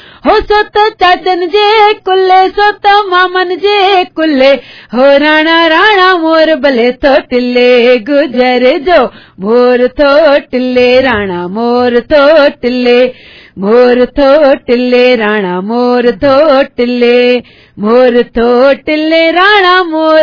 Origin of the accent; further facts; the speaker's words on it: Sindh, Pakistan; मैं क्योंकि सिंध से बिलोंग करती हूँ